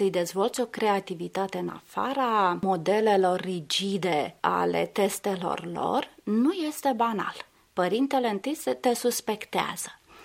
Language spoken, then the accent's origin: Romanian; Romania; Eu sunt româncă, am adus un pic de latinitate, un pic de culoare.